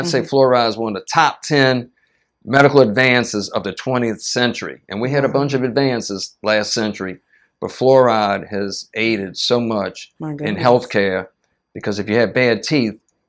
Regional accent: New Orleans, Louisiana, United States; because I grew up in the New Orleans public schools, and we had good music teachers.

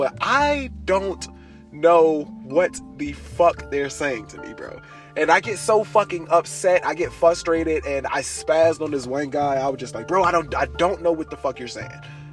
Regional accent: Richmond, Virginia, United States; I'm from Richmond." All right, you know what I'm saying? I'm from Richmond, VA. He like, "Yeah, man, I knew you weren't from around here."

